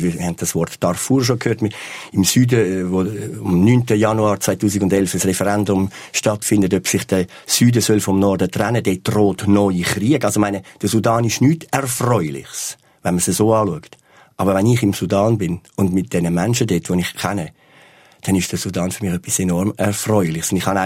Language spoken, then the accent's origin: German; Zurich, Switzerland; also born or lived in Kenya; in den Strassen von meiner Heimatstadt Zürich.